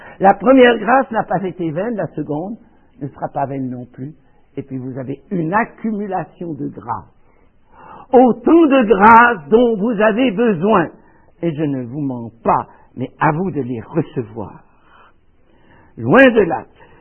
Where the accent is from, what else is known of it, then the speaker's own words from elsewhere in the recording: Neuchâtel, Switzerland; Quand je me suis trouvé dans ma ville natale en 1976 pour faire à la cathédrale de Neuchâtel, dix jours de conférence